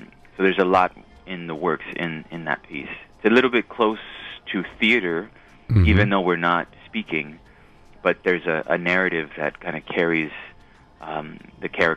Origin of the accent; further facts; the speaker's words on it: Los Angeles, California, United States; I grew up in Los Angeles, from very young age, hip-hop culture was around me